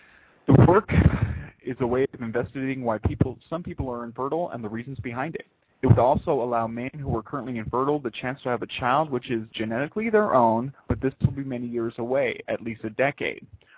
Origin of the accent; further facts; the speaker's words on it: San Diego, California, United States; I was raised in San Diego, and everybody's Catholic down there, pretty much.